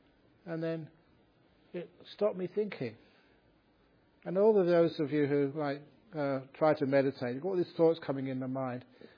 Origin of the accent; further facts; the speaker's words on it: London, United Kingdom; And growing up in London, I used to go to great rock concerts.